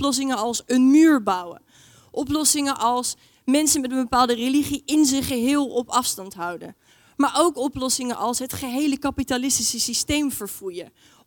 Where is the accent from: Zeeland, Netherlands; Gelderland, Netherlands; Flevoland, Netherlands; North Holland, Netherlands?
North Holland, Netherlands; Amsterdam; Ik kom zelf uit Amsterdam, daar woon ik.